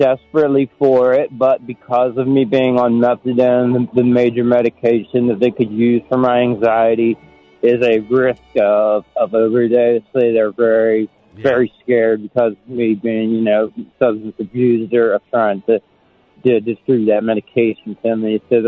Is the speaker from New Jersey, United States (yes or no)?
no; Maryland, United States; I was raised in Southern Anne Arundel County, farm boy, stuff like that. I grew up pretty good